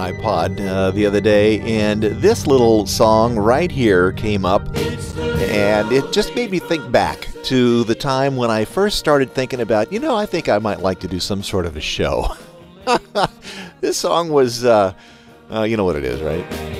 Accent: California, United States; I'm this kid from California wanting to play

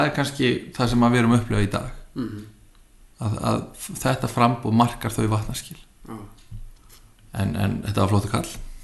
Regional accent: Akranes, Western Region, Iceland; þegar ég var allast upp á Akranesi og í yngri flokkunum þar

